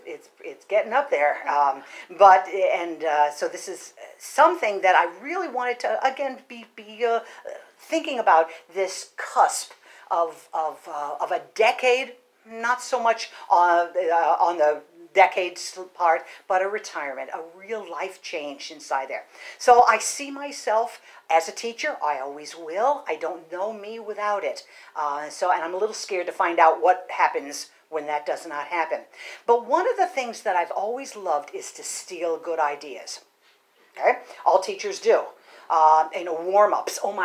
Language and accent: English; Allentown, Pennsylvania, United States; I'm from Allentown, Pennsylvania. Any other Pennsylvanians in the... Okay, good. Okay, yay, Allentown, right?